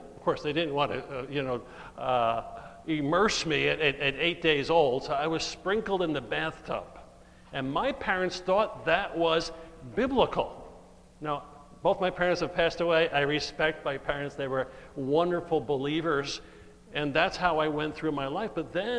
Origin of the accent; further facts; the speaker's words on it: Florida, United States; I'm from Florida. We haven't worn this for a year.